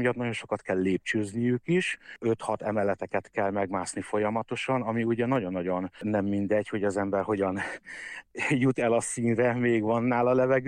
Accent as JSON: {"language": "Hungarian", "country": "Hungary", "tie": "born there"}